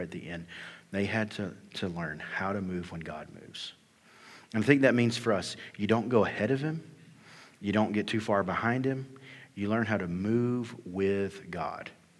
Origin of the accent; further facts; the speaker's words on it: Alabama, United States; I think about like Danielle's from Arizona and I'm from Alabama. And we both went to college in Alabama